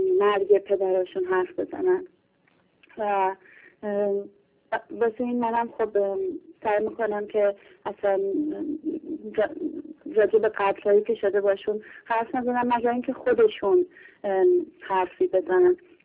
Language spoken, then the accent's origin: Persian; Germany; also born or lived in Iran; من 22 سالمه و اون موقع 9 سالم بود. من تو آلمان بزرگ شدم، یعنی از سن 5 ماهگی اینجا بودم و دیگه هیچ وقت ایران رو ندیدم.